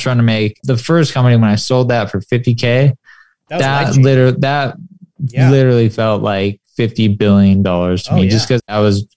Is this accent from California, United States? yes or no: yes; San Clemente, California, United States; also born or lived in Detroit; I was born in Detroit. Father passed away when I was six. Grew up in a town called San Clemente, which is a beautiful town.